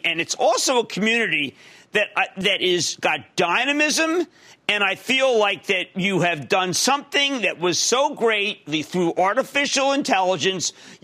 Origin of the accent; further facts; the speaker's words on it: New Jersey, United States; I need to go to Tom in my home state of New Jersey.